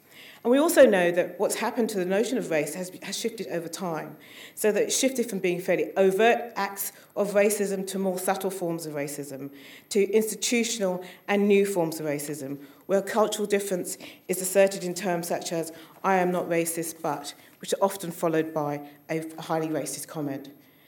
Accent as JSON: {"language": "English", "country": "United Kingdom", "lives_now": "Australia", "said": "been able to fit into an Australian society because of the social and political privilege of being British."}